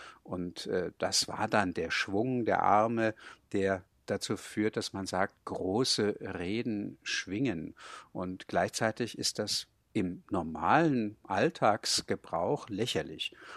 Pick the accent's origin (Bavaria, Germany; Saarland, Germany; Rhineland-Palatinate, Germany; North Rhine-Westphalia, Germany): Bavaria, Germany; Burgheik; also born or lived in Hamburg; Ich bin ja in Oberfranken auf dem Dorf in Burgheik aufgewachsen und dort war es eben so, ich sprach Hochdeutsch und kein anderes Kind sprach Hochdeutsch.